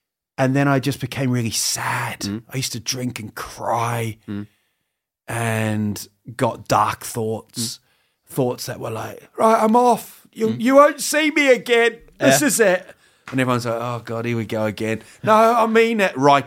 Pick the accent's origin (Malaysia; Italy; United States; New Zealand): New Zealand; Also, I grew up in New Zealand, so we had family in the UK because my parents are English and Irish and that.